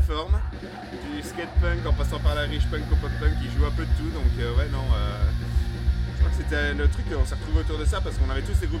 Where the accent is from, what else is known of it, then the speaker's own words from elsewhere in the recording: Liège, Wallonia, Belgium; On vient de Liège en Belgique, oui.